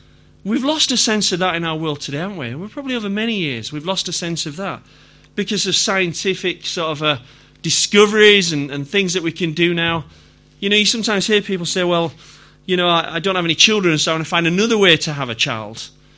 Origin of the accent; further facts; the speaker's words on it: Yorkshire and the Humber, United Kingdom; I have trouble saying that word, heir. I think it's because I'm from Yorkshire.